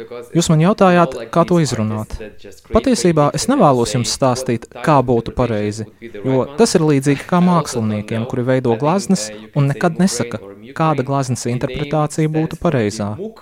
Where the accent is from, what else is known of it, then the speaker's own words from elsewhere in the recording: Lviv, Lviv Oblast, Ukraine; moved away as an adult; now in Munich, Germany; Es mācījos skolā, kur apguvu vācu valodu. Tad es sāku studēt medicīnu manā dzimtajā pilsētā Ļvivā. Un pēc diviem gadiem es atbraucu uz šejieni, uz Vāciju, lai studētu medicīnu šeit, Ludviga Maksimiliāna Minhenes universitātē.